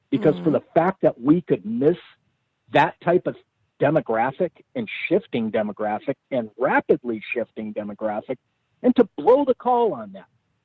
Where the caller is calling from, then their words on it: Tucson, Arizona, United States; Calling from Tucson, Arizona.